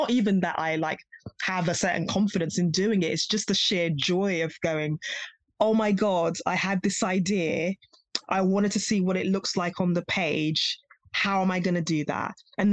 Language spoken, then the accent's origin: English; United Kingdom; when I'm in Africa, they can blatantly tell that, you know, I'm from the West. They're like, who are you trying to kid, you know, with your accent and, you know, the obvious signs. And then when I'm in the UK, I'm Black British